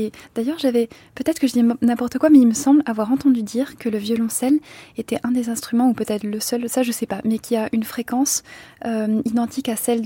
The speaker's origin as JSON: {"language": "French", "country": "South Korea", "first_language": "Korean", "second_language": "French", "said": "alors que le coréen est ma première langue maternelle, mais que j'ai petit à petit perdu"}